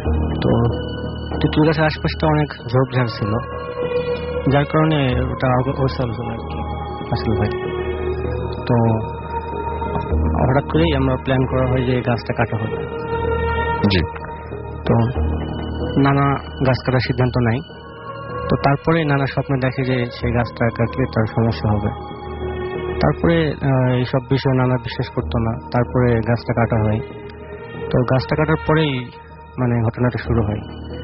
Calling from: Dhaka, Dhaka Division, Bangladesh; মোহাম্মদপুর থেকে আসছি।

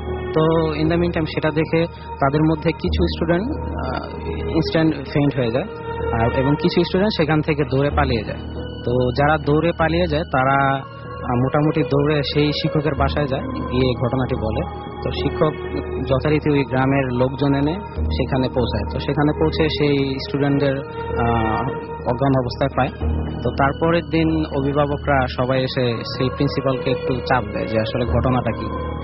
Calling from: Jatrabari, Dhaka Division, Bangladesh; আমি যাত্রাবাড়ি কোনাপাড়া থেকে এসেছি।

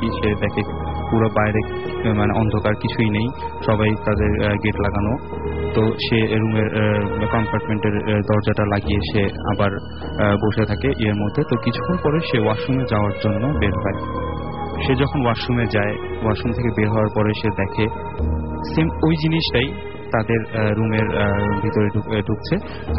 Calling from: Mirpur, Dhaka Division, Bangladesh; মিরপুর থেকে এসেছি।

